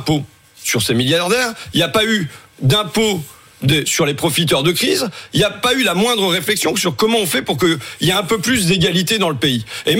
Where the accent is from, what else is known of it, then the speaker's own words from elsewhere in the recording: Hauts-de-France, France; ma région, les Hauts-de-France, même si je suis picard et je reconnais toujours pas les Hauts-de-France